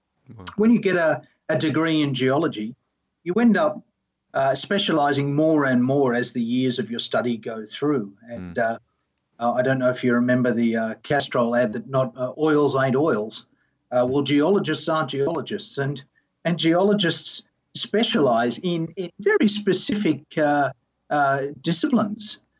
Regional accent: Australia; I may have been being an Australian, but yeah.

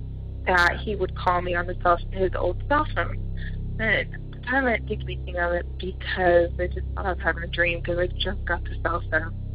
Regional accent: Columbus, Ohio, United States; I'm from Columbus, Ohio.

